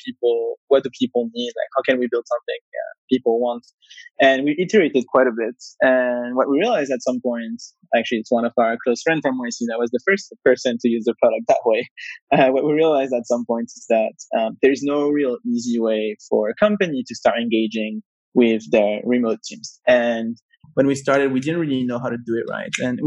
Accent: Paris, Île-de-France, France; moved away as an adult; also born or lived in Israel / United States; My background, I'm originally from Paris. I grew up in Paris. When I was pretty young, I left for university in Israel.

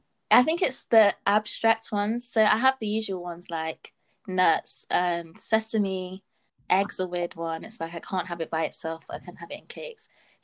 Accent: Nottingham, East Midlands, United Kingdom; I'm from Nottingham, so it's actually quite a mixed and diverse place. So I've kind of been used to growing up around different people from different cultures and different backgrounds.

